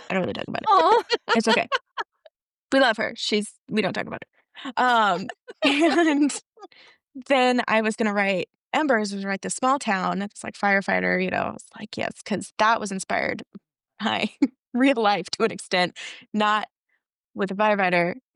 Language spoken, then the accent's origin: English; Arizona, United States; So ironically, I grew up in Arizona. So we had the Arizona Coyotes, which are no longer a thing anymore.